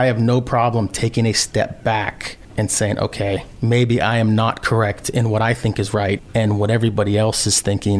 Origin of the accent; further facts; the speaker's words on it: Cleveland, Ohio, United States; I'm from Cleveland, Ohio, Northeast region. I played a lot of sports growing up